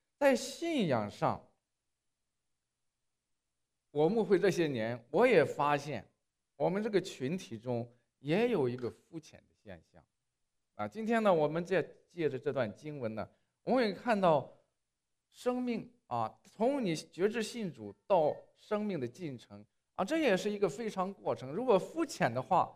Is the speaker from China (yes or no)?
yes; China; 我们从大陆来嘛，啊，从国内的情况来看